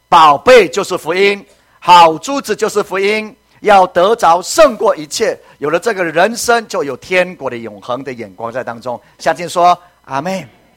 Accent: Taiwan; 华人，我们台湾人都是一样的，不会随便卖田地的

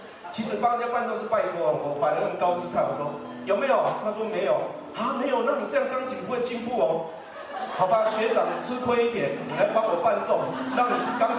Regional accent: Tainan, Taiwan; 我就回到我的家乡，也拿到了现在的台南大学，当时的台南师专一个位置

